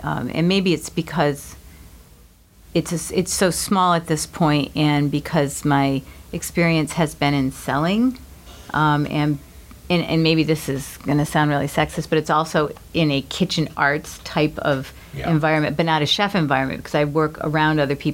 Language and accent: English; Herkimer, New York, United States; Originally, I'm from a town called Herkimer, New York, which is right in the middle of New York State.